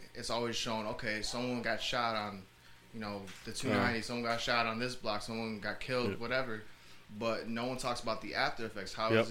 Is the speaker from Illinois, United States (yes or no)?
yes; Chicago, Illinois, United States; So I'm a filmmaker from Chicago, Illinois. I grew up in the Humboldt Park area.